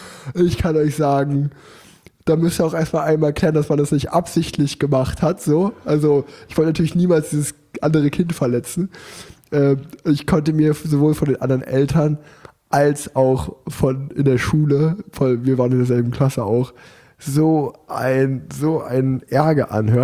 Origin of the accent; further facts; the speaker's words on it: Unna, North Rhine-Westphalia, Germany; in Unna, wo ich groß geworden bin, da gab es mal so einen einzelnen Bolzplatz.